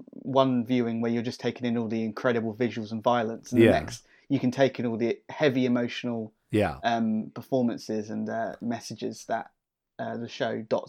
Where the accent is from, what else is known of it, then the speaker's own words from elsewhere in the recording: United Kingdom; as a British person from outwardly looking into the US